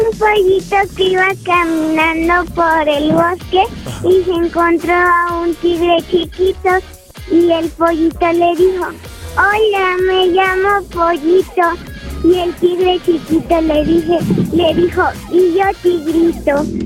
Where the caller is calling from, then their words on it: Mexico City, Mexico; De la Ciudad de México.